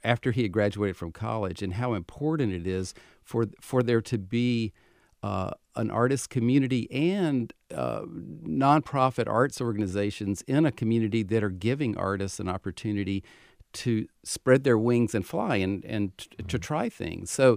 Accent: the South, United States; I won't speak for other parts of the country, but being a Southerner, you know, that was the message

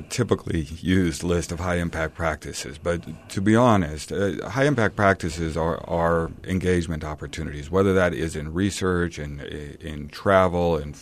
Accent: Iowa, United States; I did some of my growing up in Iowa. Well, in Iowa, there was a lot of agricultural programs there because it's an agricultural area of the country, right?

